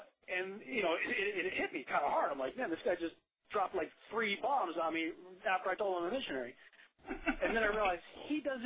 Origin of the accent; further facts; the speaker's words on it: Massachusetts, United States; And growing up in Massachusetts, you know, the F-bomb is an adjective.